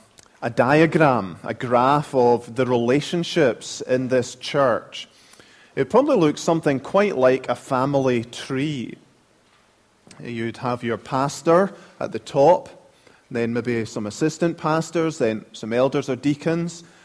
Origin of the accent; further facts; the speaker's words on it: Scotland, United Kingdom; accent: Scottish; One of my colleagues says that no one would listen to me if it wasn't for my Scottish accent.